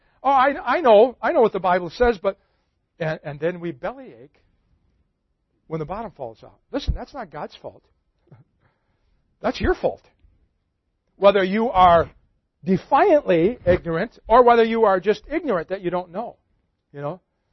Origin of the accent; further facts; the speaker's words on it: Detroit, Michigan, United States; I grew up in Detroit where there's a church on every street corner.